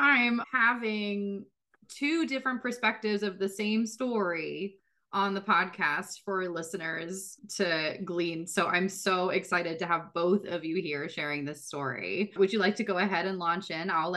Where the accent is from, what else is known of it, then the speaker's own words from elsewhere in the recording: Australia; No way, I'm from Australia.